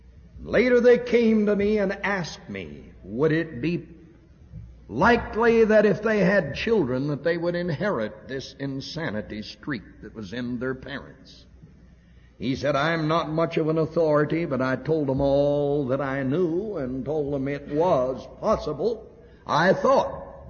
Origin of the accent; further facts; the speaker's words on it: the South, United States; I was raised in the South.